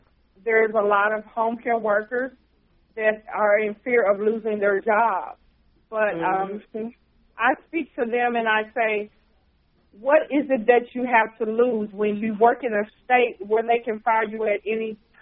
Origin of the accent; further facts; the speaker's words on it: Memphis, Tennessee, United States; Memphis, Tennessee, my hometown.